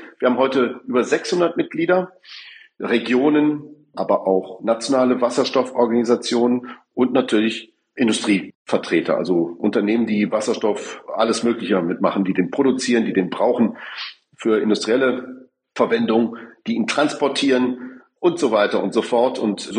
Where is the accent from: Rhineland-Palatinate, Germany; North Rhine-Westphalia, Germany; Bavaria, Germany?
North Rhine-Westphalia, Germany; Duisburg; born there; now in Saarland, Germany; geboren in Duisburg. Heute bin ich ein Wahlsaarländer, der aber natürlich sehr viel Zeit auch im Ausland, vor allem in Brüssel, verbringt